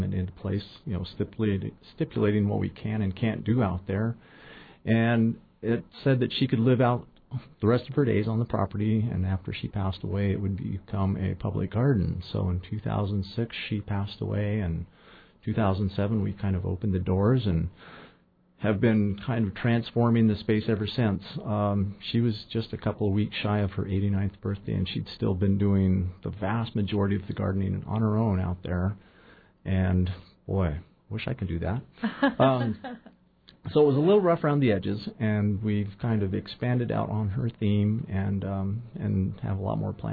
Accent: Wyoming, United States; I grew up in Wyoming on the high, dry prairies where the wind never stopped. Went to school in Washington.

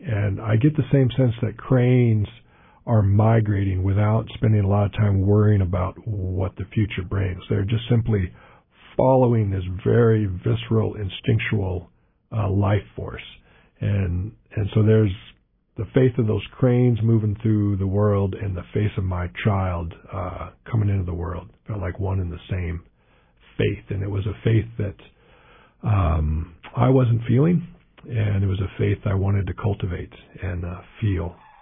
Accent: Juneau, Alaska, United States; I've been in Alaska all my life and settled into a little town over there, not too far from my hometown of Juneau

